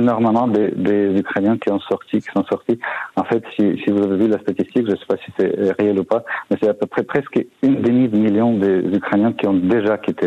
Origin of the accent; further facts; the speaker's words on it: Canada; j'ai présenté mon passeport, je dis que je suis canadien